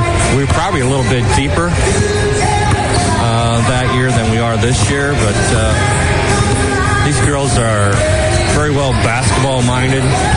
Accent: New Knoxville, Ohio, United States; I'm a hometown boy. I was from New Knoxville. I didn't go to college. I graduated from New Knoxville, and I was a dairy farmer for 30 years.

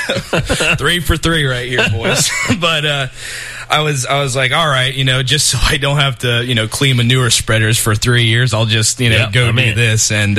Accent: Fort Recovery, Ohio, United States; growing up in Fort Recovery, you know, I'm like, okay, people tell me I'm a good artist, but what does that mean?

